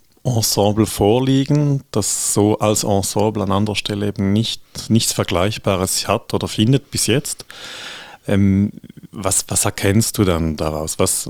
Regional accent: St. Gallen, Switzerland; Also das hören wir gerne als St. Galler, die sind speziell, diese Stücke.

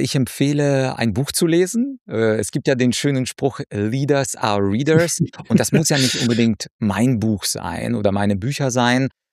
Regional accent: Ukraine; moved away; ich komme ja ursprünglich aus der Ukraine

